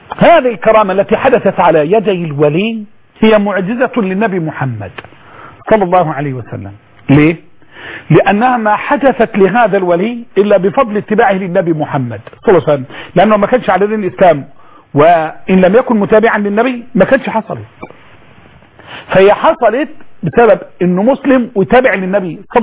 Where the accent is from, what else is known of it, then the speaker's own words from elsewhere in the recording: Egypt; accent: Egyptian; اللي احنا بنقول عليه بلهجتنا المصرية بنقول بيستوي.